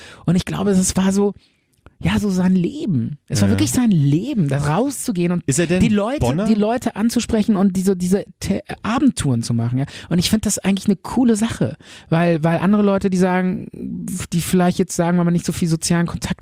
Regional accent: Rhineland, Germany; ich bin ein richtiger Rheinländer.

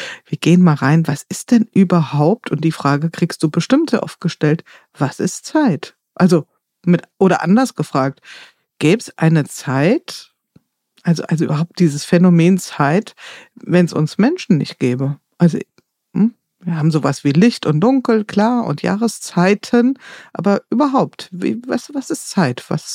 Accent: Hesse, Germany; born there; ich bin in Hessen geboren, also so Mittelhessen oder ja im Taunus

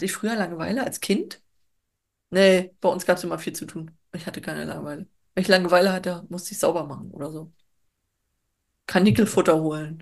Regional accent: East Germany, Germany; ich komme aus dem Osten.

